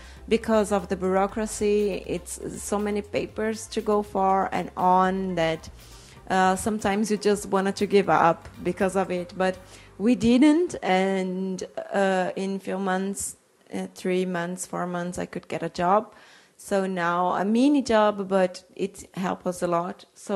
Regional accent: São Paulo, Brazil; English is a second language; now in Berlin, Germany; I come from São Paulo, that it's the 4th biggest city in the world, I guess, and it's full of people, full of cars, full of life.

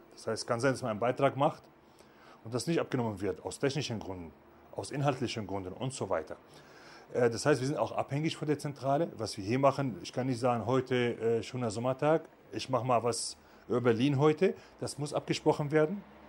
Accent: Syria; German is a second language; moved away as an adult; now in Germany; bin aus Syrien, bin hier seit 20 Jahren in Deutschland

